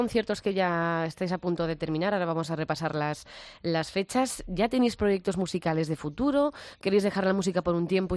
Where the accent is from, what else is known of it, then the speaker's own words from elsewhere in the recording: Pamplona, Navarre, Spain; yo por ejemplo soy de Pamplona y aprendo catalán gracias a vosotros con vuestras canciones.